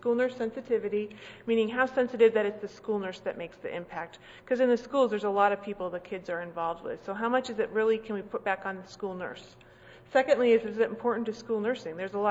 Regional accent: New Hampshire, United States; is I'm from New Hampshire and I'm very proud of the Red Sox won

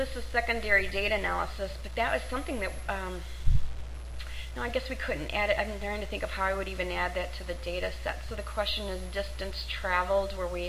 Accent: St. Louis, Missouri, United States; I'm originally from St. Louis, Missouri. We'd have seen the opposite in St. Louis, Missouri.

